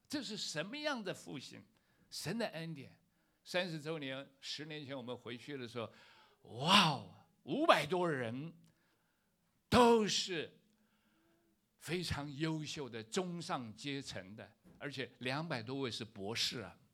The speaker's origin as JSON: {"language": "Chinese", "country": "China", "said": "我们中国人那种骄傲"}